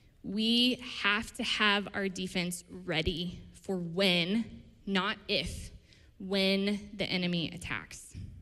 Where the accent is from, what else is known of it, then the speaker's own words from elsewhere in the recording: Missouri, United States; I'm from Missouri, if you did not know that.